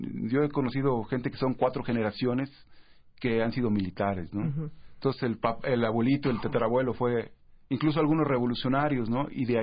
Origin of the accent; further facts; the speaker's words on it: Mexico; pero todos seguimos siendo mexicanos, ¿no?